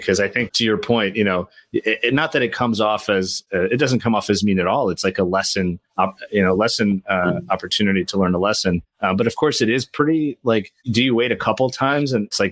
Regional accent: New York, United States; So I'm from New York.

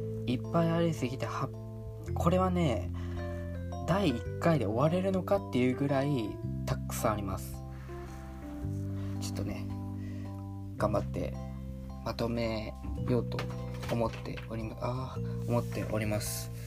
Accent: Nagasaki, Japan; 出身はまあちょっとね、長崎の田舎の方なんですって言うと

